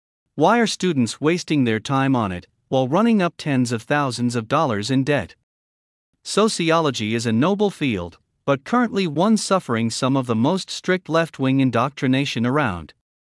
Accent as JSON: {"language": "English", "region": "Michigan", "country": "United States", "tie": "born or raised there", "said": "I grew up near Detroit in the 1960s and 1970s"}